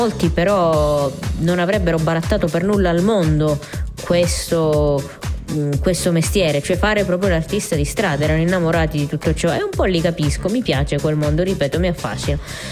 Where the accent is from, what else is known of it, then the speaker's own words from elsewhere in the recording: Sicily, Italy; indipendentemente dal fatto che amiate la Sicilia o meno, e non perché è la mia terra